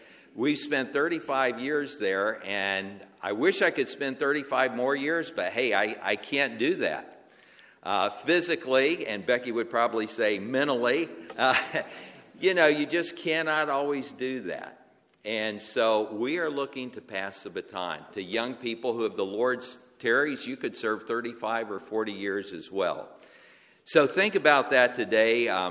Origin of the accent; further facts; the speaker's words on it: Staunton, Virginia, United States; I grew up in the Shenandoah Valley, Stanton, Virginia, over in the western part of the state